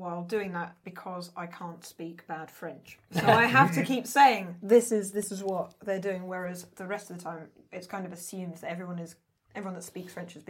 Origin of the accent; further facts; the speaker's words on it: London, United Kingdom; what happened to my voice growing up in East London and then like going to a posh university. And so my accent sort of changes